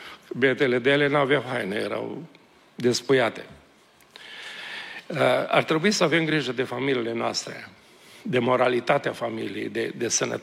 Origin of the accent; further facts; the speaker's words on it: Romania; E bine, dar noi suntem români, de politică se ocupă politicienii